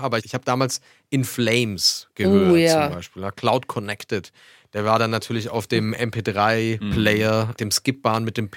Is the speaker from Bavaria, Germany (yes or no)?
yes; Schweinfurt, Bavaria, Germany; Die Jungs, die vor 13 Jahren die Slip-on-Vans bei uns in Schweinfurt in die Klassenzimmer gebracht haben